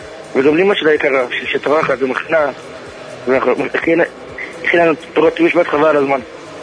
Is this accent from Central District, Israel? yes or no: no; Jerusalem, Jerusalem District, Israel; מירושלים.